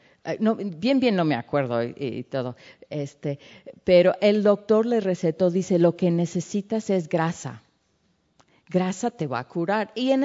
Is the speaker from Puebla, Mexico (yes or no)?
yes; Tehuacán, Puebla, Mexico; yo en el rancho donde crecimos aquí en Tehuacán, eran las señoras así con sus, que ellas tejían sus chalequitos